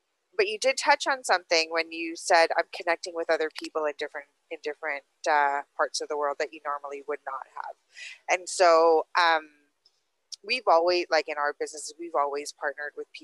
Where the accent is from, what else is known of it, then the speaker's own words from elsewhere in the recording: Toronto, Ontario, Canada; I don't have Rona. I am from Toronto, and I'm not planning to bring it anywhere.